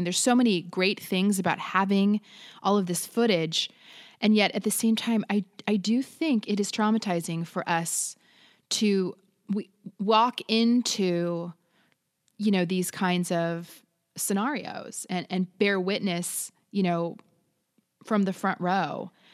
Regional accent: United States; I'm American and I got to fly out on a plane for free, paid for by my government.

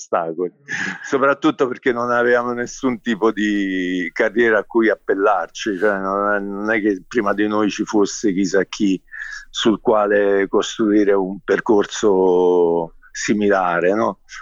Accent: Gaeta, Lazio, Italy; io sono della provincia di Latina, esattamente di Gaeta

